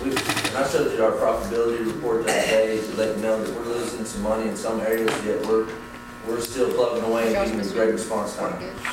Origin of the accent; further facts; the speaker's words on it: Texas, United States; I was born and raised in East Texas, and I'm in charge of all three branches.